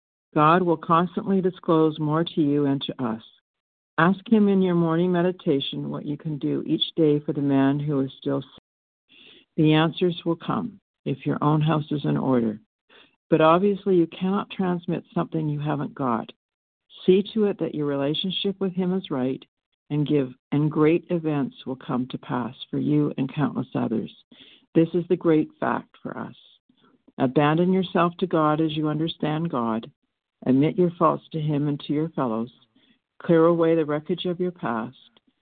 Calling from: British Columbia, Canada; I'm calling in from British Columbia, Canada.

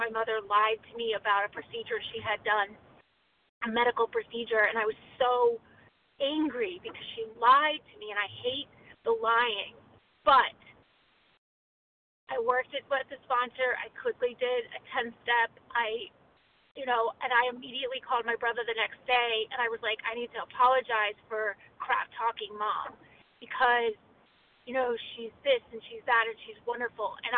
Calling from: Maryland, United States; I'm calling from Maryland.

